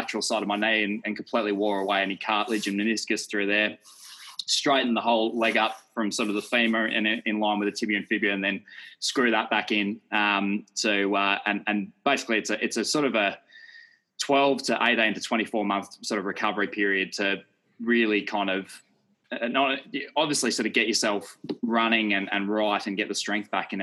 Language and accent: English; Melbourne, Victoria, Australia; born there; also born or lived in Byron Bay; I was born in Melbourne, and I was born into a Collingwood supporting family.